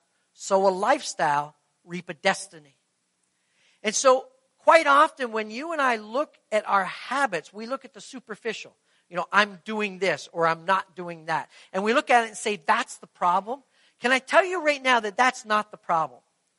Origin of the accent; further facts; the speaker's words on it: Canada; now in United States; In my case, I can say I'm a Scotchman. I'm a Canadian.